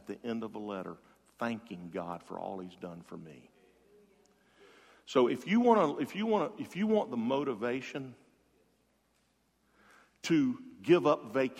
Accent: Jacksonville, Florida, United States; I grew up in Jacksonville.

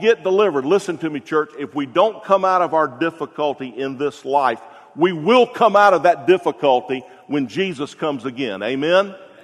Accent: Gainesville, Florida, United States; I'm from Gainesville, Florida.

